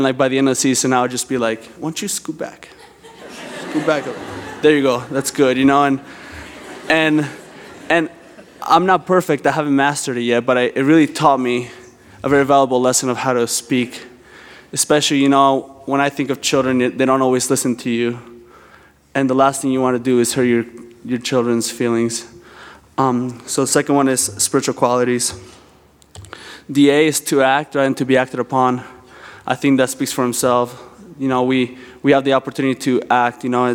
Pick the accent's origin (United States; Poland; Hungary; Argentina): Argentina; I'm from Argentina, and this has no excuse, but I'm very bold